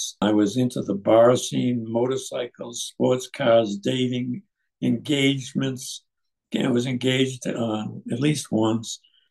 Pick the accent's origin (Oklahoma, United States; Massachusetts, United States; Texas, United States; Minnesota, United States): Massachusetts, United States; Boston; now in Franklin, United States; speaking to you from Franklin, Wisconsin, a good friend of Jay and his wife Susan and their family. I grew up in Boston, Massachusetts, in a fairly religious family, Catholic.